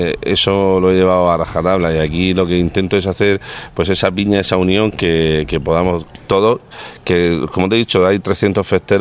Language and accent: Spanish; Cartagena, Region of Murcia, Spain; Soy de Cartagena, nací en Cartagena, con un corazón cartagenero total. No soy antimurciano ni tonterías esas extremas que se llevan. No, yo siento mi tierra más que ninguna, y la mía es la mejor ciudad por delante de todas.